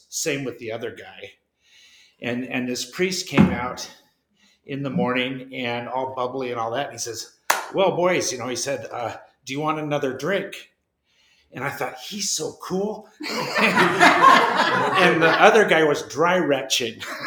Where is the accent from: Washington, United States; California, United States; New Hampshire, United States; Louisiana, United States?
Washington, United States; Seattle; I grew up on Capitol Hill. I was one of nine kids, seven boys, and we had good parents, and they sent us, you know, St. Joe's, Seattle Prep